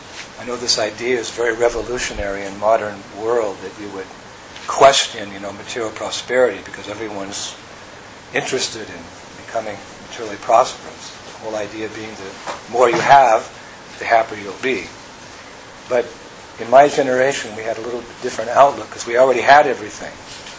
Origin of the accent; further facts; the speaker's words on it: United States; But when I was growing up in America, it was the 1960s.